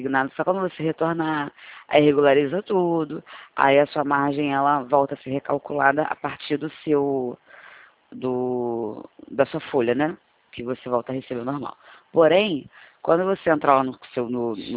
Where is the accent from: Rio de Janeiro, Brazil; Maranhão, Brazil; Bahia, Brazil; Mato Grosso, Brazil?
Rio de Janeiro, Brazil; accent: carioca; Na verdade, eu sou do Rio